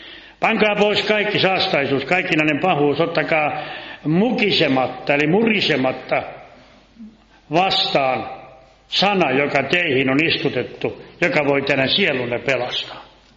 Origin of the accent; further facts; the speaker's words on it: Laihia, South Ostrobothnia, Finland; niin tämä kohta pohjalaisittain, niin mistä minä olen lähtöisin suomalaisten Amerikasta Laihialta